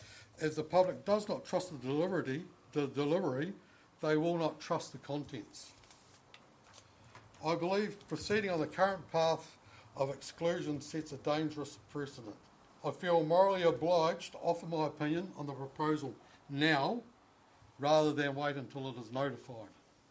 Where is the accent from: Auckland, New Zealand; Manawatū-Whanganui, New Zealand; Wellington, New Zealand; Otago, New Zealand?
Otago, New Zealand; I'm proud to say that I come from Otago, where responsibility for the environment has been taken up by proactive landowners.